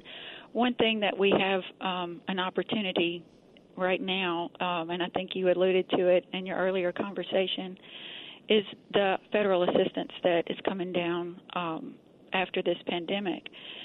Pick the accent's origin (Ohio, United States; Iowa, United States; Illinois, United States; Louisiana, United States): Louisiana, United States; I am from Louisiana, so I'm not a stranger to any of you all